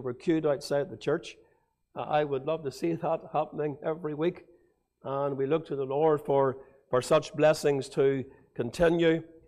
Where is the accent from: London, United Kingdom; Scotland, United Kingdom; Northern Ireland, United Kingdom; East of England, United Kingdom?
Northern Ireland, United Kingdom; Portadown; When we were growing up in Portadown, they used to pray for the blue areas, and you got blue areas too.